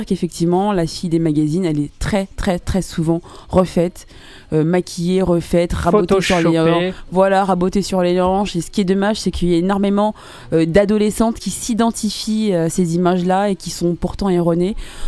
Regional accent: Paris, Île-de-France, France; moi je suis née à Paris, j'étais très souvent aux Antilles

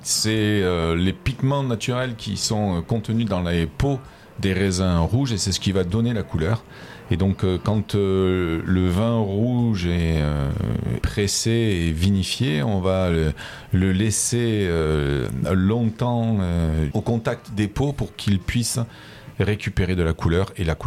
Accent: Toulouse, Occitanie, France; je suis originaire de Toulouse

